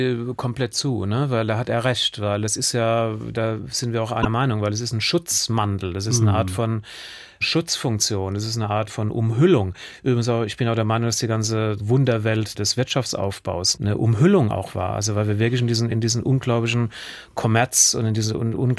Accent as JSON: {"language": "German", "town": "Pasadena", "region": "California", "country": "United States", "tie": "born or raised there", "said": "Ich bin bei ihr in Pasadena aufgewachsen."}